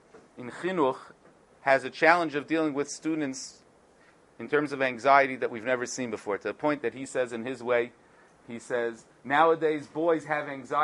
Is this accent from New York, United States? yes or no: yes; Brooklyn, New York, United States; where I come in from Brooklyn, the men and women sometimes sit on two sides of the house.